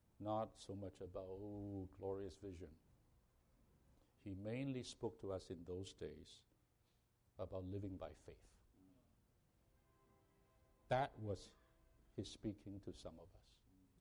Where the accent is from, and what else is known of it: Hong Kong